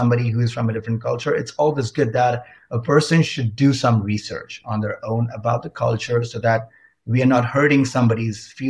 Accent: India; English is a second language; I personally know English, Hindi, and some regional languages of India, which is, of course, my mother tongue as well.

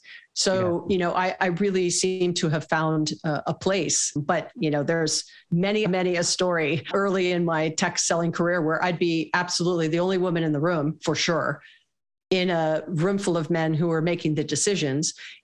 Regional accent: Hawaii, United States; I was born and raised in Hawaii, actually

